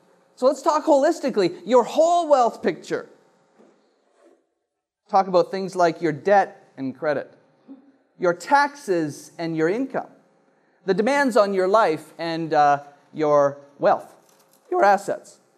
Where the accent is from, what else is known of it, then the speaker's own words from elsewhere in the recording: Canada; because as a Canadian, I benefit from you paying your taxes.